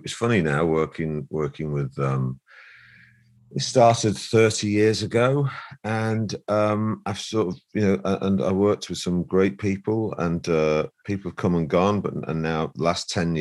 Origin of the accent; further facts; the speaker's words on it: Middleton, North West England, United Kingdom; Middleton is what they would call a dormer suburb. It was sort of like a post-industrial sort of a town. Middleton, because it's middleway between Rochdale and Manchester, is why it's called Middleton.